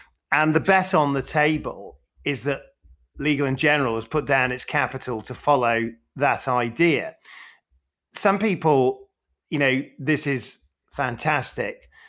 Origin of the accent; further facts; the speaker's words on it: Sheffield, Yorkshire and the Humber, United Kingdom; you grew up in the northeast in Newcastle, I grew up in Sheffield